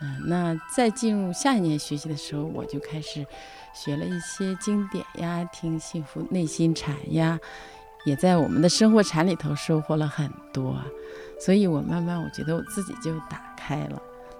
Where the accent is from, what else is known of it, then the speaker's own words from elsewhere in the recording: Taiyuan, Shanxi, China; 我是来自太原的